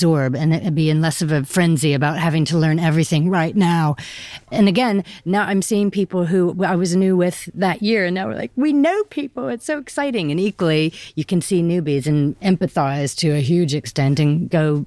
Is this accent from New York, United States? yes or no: no; Seattle, Washington, United States; I love Seattle. And I'm from Seattle.